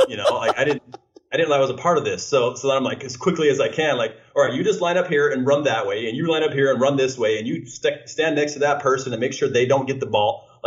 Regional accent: Phoenix, Arizona, United States; I'm in Arizona. Okay. Yeah. So I wanted to stay close to home. This is my hometown. So we shot here in the Phoenix area.

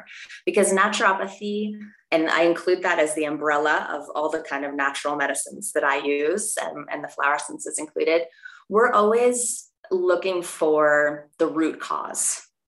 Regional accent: East Coast, United States; growing up on the East Coast of the United States and being a good girl and getting good grades

